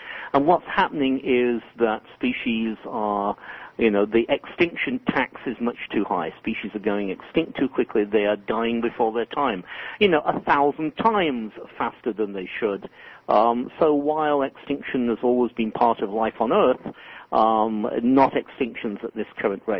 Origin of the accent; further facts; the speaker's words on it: England, United Kingdom; now in United States; As an American citizen, obviously not originally, I grew up in England, but I've been an American citizen very proudly for many years